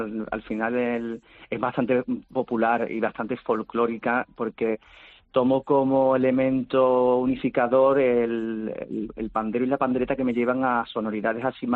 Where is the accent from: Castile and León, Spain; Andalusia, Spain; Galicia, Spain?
Andalusia, Spain; Seville; Yo soy de Sevilla, pero mi familia es de Berenes, de un pueblo de cerca de Sevilla, y mi familia es toda de aquí. Entonces, rebusco mucho en todo este imaginario de La Vega, que es la zona donde yo vivo.